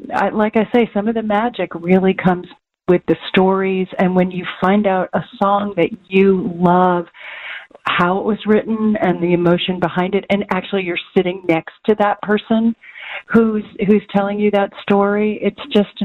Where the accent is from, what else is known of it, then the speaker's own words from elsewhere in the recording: Northeast, United States; I'm also from New England, so I grew up in, you know, the New Jersey, New York, Massachusetts area